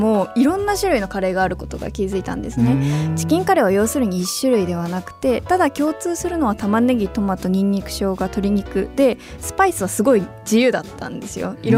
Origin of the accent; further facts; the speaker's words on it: Sendai, Miyagi, Japan; now in Tokyo, Japan; 私は仙台であの育って姉も仙台育って、はい、で上京して、